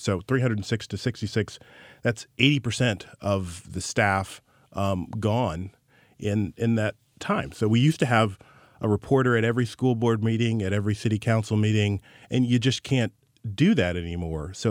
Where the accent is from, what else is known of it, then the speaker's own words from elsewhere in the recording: Orangevale, California, United States; Yeah, I grew up in Orangevale.